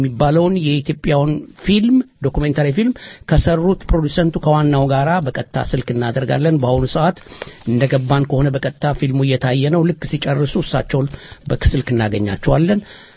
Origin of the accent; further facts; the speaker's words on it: Ethiopia; Swedish is a second language; now in Sweden; jag är alltså från Etiopien.